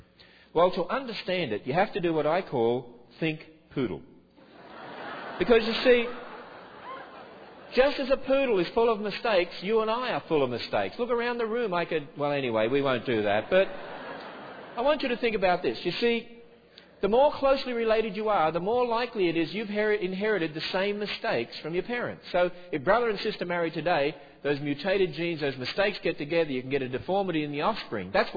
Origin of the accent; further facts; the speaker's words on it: Australia; because I'm an Australian